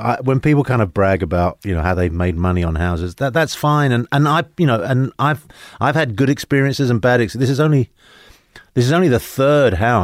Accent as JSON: {"language": "English", "region": "London", "country": "United Kingdom", "tie": "born or raised there", "moved": "as an adult", "lives_now": "United States", "said": "I grew up in London. My background is basically my father was Spanish, my mother was Italian."}